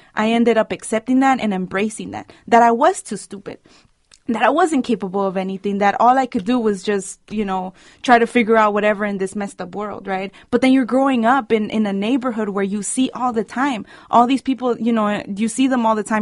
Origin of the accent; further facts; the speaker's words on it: California, United States; I grew up in South Central. I grew up in these streets, and I know this feeling